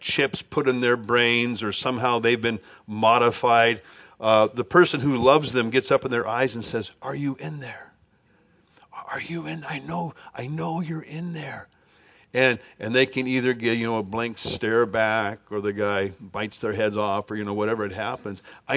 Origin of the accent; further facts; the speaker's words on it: Riverside, California, United States; I grew up in Riverside in the 1950s and 60s.